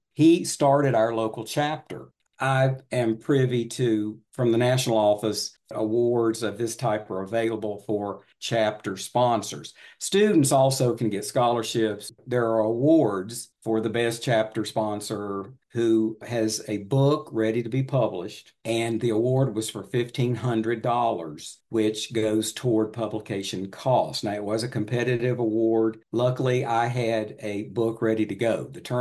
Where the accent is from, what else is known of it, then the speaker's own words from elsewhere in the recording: Bristol, Tennessee, United States; I'm originally from Bristol, Tennessee, right over the mountain.